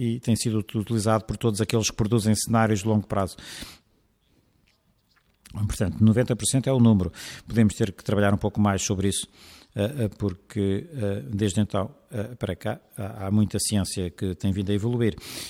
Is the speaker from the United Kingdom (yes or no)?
yes; Dundee, Scotland, United Kingdom; os transportes na minha terra natal, que é Dundee